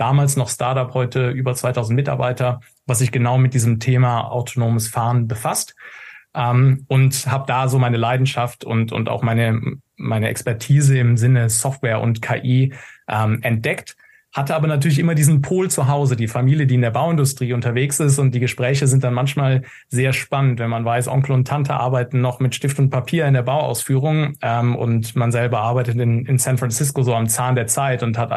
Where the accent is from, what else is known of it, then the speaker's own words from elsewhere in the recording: Aachen, North Rhine-Westphalia, Germany; ich komme auch aus Aachen, wenig überraschenderweise, weil ich den Olli schon 25 Jahre kenne. Wir sind quasi Haustür an Haustür aufgewachsen, sind zusammen auch zur Schule gegangen.